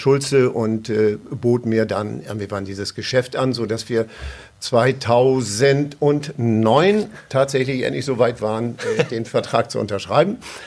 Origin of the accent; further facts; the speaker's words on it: Lower Saxony, Germany; Ja, ich bin natürlich groß geworden in Ostfriesland. Dazu stehe ich auch.